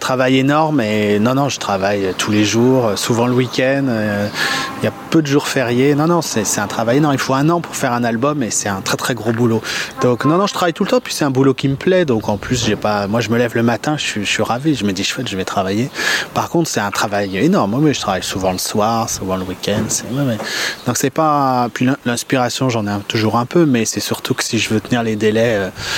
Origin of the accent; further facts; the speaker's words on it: Paris, Île-de-France, France; Bah moi, je suis un Parisien.